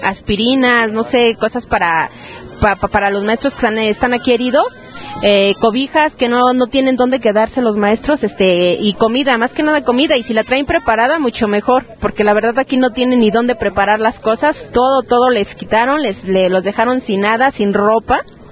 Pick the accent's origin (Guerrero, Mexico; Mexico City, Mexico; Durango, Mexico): Mexico City, Mexico; yo vengo de aquí del DF, del sur de Lomas de Padierna.